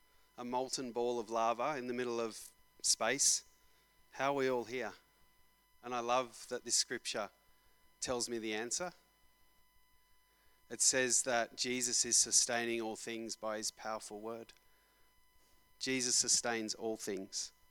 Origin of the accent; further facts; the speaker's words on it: East Coast, Australia; also born or lived in New Zealand; now in Perth, Australia; my family from New Zealand rather, back to Australia, to a place we'd never been before, to Perth. I grew up on the East Coast, forgive me, but we're here now.